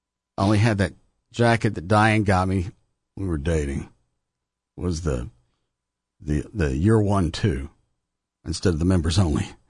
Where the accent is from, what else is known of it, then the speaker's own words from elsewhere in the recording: Dallas, Texas, United States; I was born here. I'm a Texan. There's a pride that goes along with it.